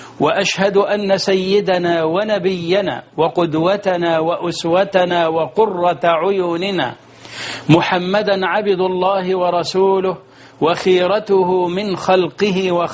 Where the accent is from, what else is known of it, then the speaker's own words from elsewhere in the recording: Egypt; أنعم على بلدنا مصر